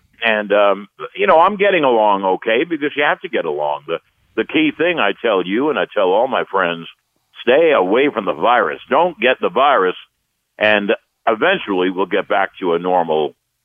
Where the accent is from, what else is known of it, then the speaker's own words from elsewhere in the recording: New Jersey, United States; I'm from Jersey … I give my traffic report.